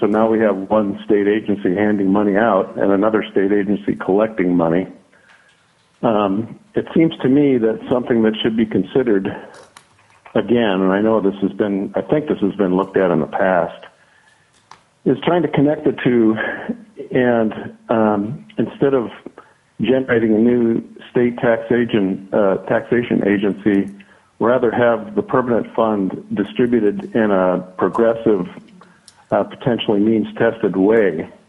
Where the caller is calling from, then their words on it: Fairbanks, Alaska, United States; I'm calling from Fairbanks. I'm a 65-year resident of the state of Alaska.